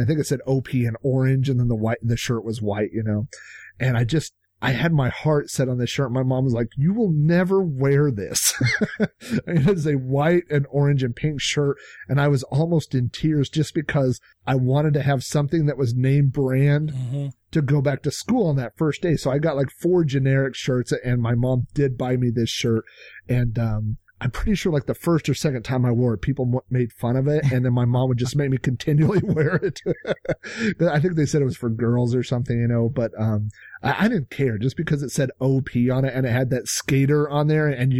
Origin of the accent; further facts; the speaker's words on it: Oklahoma, United States; Well, we had a lot of people that wore overalls, but I'm from Oklahoma, so it wasn't really a fashion statement.